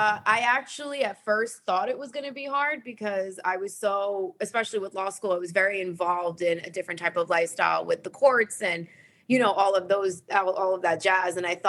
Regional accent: Brooklyn, New York, United States; I was born and raised in Brooklyn, yes.

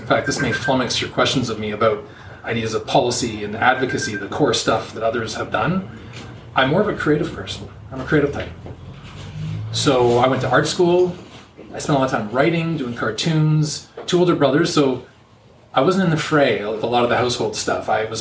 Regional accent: Toronto, Ontario, Canada; I'm from Toronto. Born in 72, so when I was growing up in the 70s and 80s, it was actually North York, one of the five boroughs

